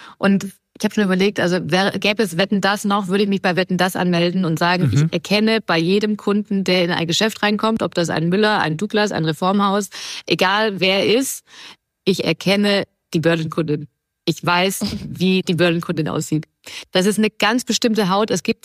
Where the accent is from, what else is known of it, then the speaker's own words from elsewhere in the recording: Baden-Württemberg, Germany; Und ich bin natürlich auch born and raised in the Black Forest. Das heißt, ich komme tatsächlich auch aus dem Dorf, wo die Firma auch ist. Da wohne ich auch immer noch bis heute.